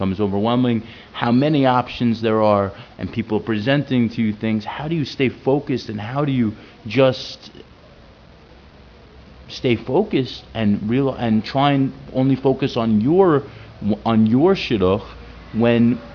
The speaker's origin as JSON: {"language": "English", "country": "United States", "said": "So I come from a world of options. I come from America."}